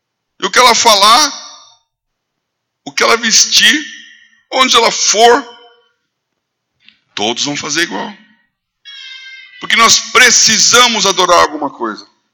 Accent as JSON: {"language": "Portuguese", "region": "São Paulo", "country": "Brazil", "said": "Como eu saí de São Paulo e fui para São Carlos, ninguém me conhecia."}